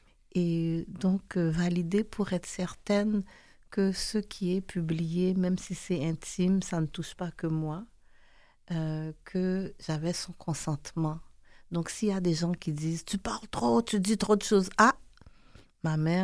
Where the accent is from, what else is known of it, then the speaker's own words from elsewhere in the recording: Montreal, Quebec, Canada; also born or lived in Haiti; moi je suis née en Haïti, j'ai grandi au Québec, c'est là où j'ai appris à jouer aux élastiques. On jouait pas aux élastiques quand j'étais enfant en Haïti, on sait même pas c'est quoi jouer aux élastiques. Et donc j'ai eu une enfance réelle à Montréal.